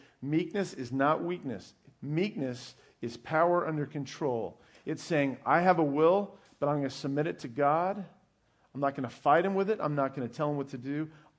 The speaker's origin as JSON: {"language": "English", "town": "Herndon", "region": "Virginia", "country": "United States", "tie": "born or raised there", "said": "I grew up in Herndon"}